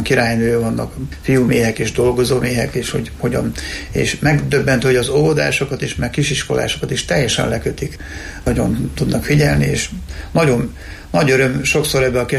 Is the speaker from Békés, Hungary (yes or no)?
no; Ősagárd, Nógrád, Hungary; Kisgyerek koromban nekem, mivel Ősegárdon egy kis faluban, délnográdi kis falu, Szívenem evangélikus faluban nőttem fel, ott közel a természethez éltek az emberek